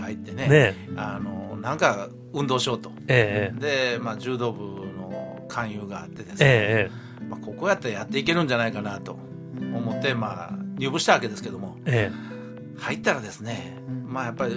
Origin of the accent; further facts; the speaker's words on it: Nachikatsuura, Wakayama, Japan; 私出身は和歌山県那智勝浦町でございます